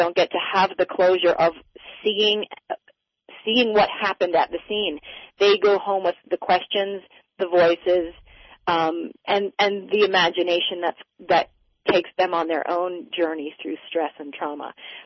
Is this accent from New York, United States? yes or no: yes; Long Island, New York, United States; I grew up in New York on Long Island, which is a very insulated place.